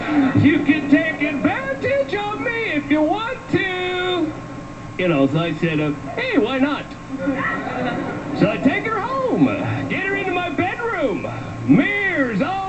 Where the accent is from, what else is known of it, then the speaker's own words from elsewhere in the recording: West Virginia, United States; I'm from West Virginia. And I'm Jewish. That's kind of odd. Jewish hillbilly.